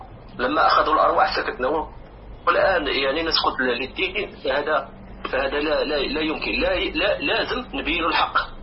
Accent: Morocco; moved away; أنا مغربي أخويا، وكنت عايش في المغرب

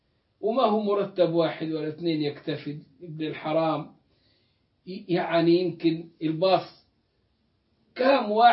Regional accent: Egypt; يقولون عندنا في مصر: وفص ملح وداب

